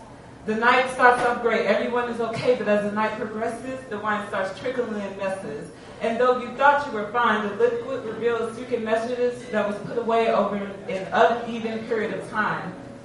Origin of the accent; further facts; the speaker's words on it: Minnesota, United States; So, I haven't performed for a while. I'm from Minnesota.